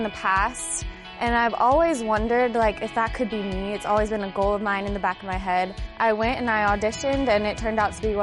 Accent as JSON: {"language": "English", "town": "Brentwood", "region": "California", "country": "United States", "said": "I'm from Brentwood, California."}